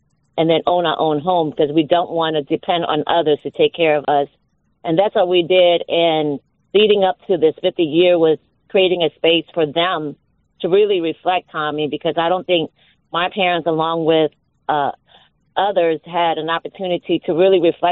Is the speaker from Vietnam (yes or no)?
yes; Vietnam; now in United States; I came from South Vietnam, so in a rural area, we're, you know, working class in Vietnam